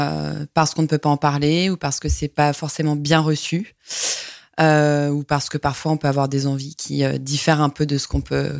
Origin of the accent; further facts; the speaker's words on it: Lyon, Auvergne-Rhône-Alpes, France; je suis très contente de vous avoir chez moi aujourd'hui. Donc, j'ai 29 ans, je suis lyonnaise